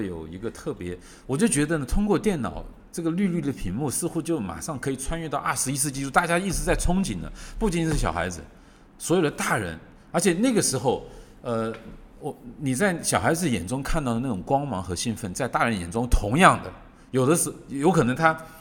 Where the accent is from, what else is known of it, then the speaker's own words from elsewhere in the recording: Shashi, Hubei, China; 我的老家在沙市也是有一个青少年宫